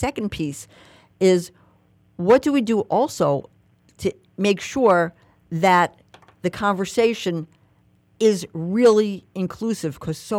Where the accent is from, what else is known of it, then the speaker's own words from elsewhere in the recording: The Bronx, New York, United States; What I have to ask you, I'm from the Bronx, so I got to ask you, could you just, like, break it down?